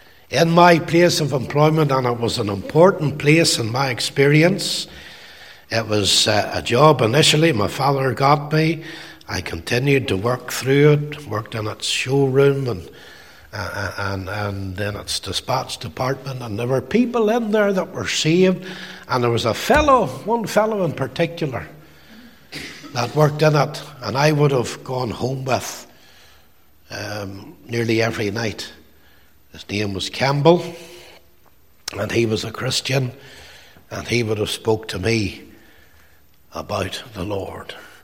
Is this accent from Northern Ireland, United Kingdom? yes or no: yes; Belfast, Northern Ireland, United Kingdom; I came from East Belfast